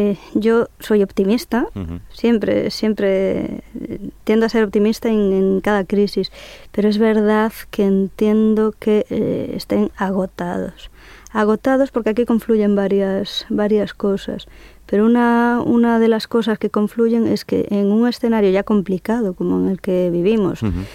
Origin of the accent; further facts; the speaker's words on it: Galicia, Spain; Pues digamos que es el que nos vio nacer, uh-huh. allí pegado al pueblo, y luego ya nos fuimos extendiendo